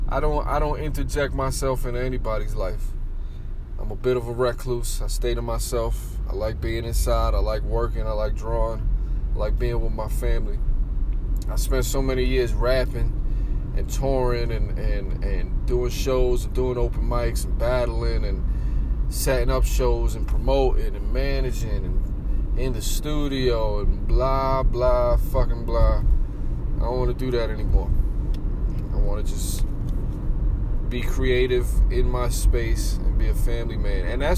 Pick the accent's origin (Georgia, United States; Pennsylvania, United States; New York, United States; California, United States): New York, United States; New York City; now in Connecticut, United States; I'm a Bronx dude. My family's from the South, but I'm born and raised in the Bronx. And moving to Connecticut was a bit of an eye-opening experience.